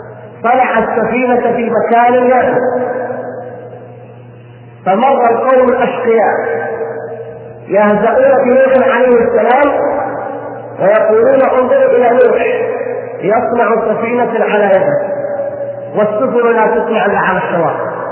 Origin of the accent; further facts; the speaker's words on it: Saudi Arabia; أعتذر لإخوتنا من غير السعوديين، أقول بلهجتنا العامة البلدية